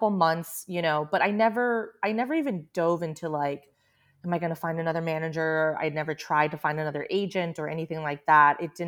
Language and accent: English; United States; Oh, I was like, well, I just don't because I grew up in America and I learned English.